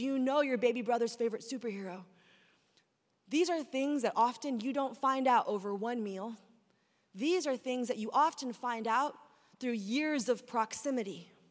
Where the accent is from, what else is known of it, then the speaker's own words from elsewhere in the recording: San Francisco, California, United States; I would drive 7 hours into my hometown of San Francisco